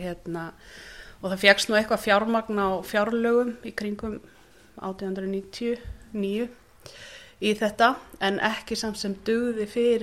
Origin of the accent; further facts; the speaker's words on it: Kollsvík, Westfjords, Iceland; Já, ég fættu uppalins sem sagt hérna við þetta vera Patrísfjörð í Kollsvík og hérna og bjóð þar þannig til að ég þurfti að fara sækja mér framhaldsskólanum menntun í Reykjavík.